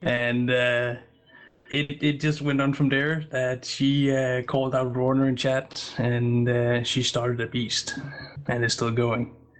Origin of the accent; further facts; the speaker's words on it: Denmark; English is a second language; I am originally from Denmark. So it's a little bit late for me.